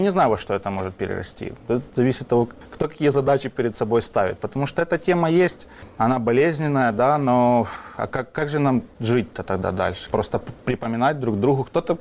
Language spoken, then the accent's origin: Russian; Ukraine; now in Poland; я вхожу в это спокойно, как бы все понимают, что я есть украинец.